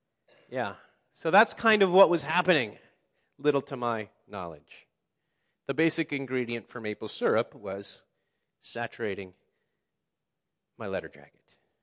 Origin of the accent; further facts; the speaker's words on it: Cincinnati, Ohio, United States; Where I lived growing up in Cincinnati, Ohio, we had 28 acres, and a bunch of that acreage was woods